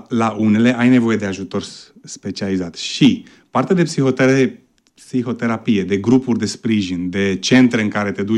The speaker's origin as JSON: {"language": "Romanian", "town": "Craiova", "region": "Dolj", "country": "Romania", "tie": "born or raised there", "said": "Eu am crescut în Craiova. Eu crescând în Craiova am fost fan al echipei din Craiova."}